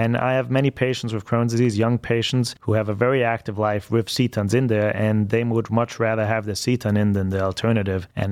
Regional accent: Austria; now in Cleveland, United States; I'm from Austria

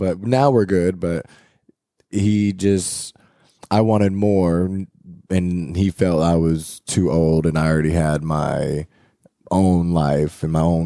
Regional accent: San Jose, California, United States; also born or lived in Sacramento; So San Jose is more so like Asians and Mexicans. You got your whites and your blacks as well, but it's more so like that diverse.

